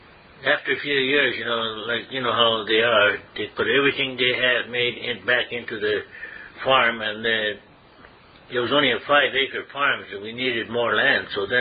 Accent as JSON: {"language": "English", "town": "Comox", "region": "British Columbia", "country": "Canada", "tie": "born there", "said": "she was at Fanny Bay at the logging company when I was born in Comox, right close to Comox."}